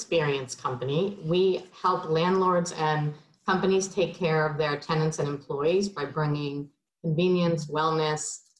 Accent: Annapolis, Maryland, United States; I grew up in Annapolis.

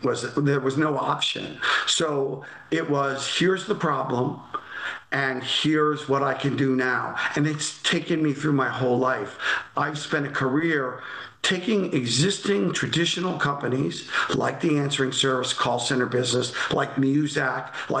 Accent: Old Bridge, New Jersey, United States; In Old Bridge, New Jersey, and I'm the middle of three boys.

